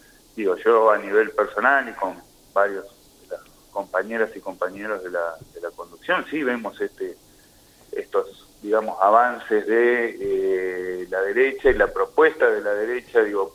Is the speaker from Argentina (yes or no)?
yes; Argentina; somos todos argentinos, somos todos, como la gran mayoría del pueblo, trabajadores y trabajadoras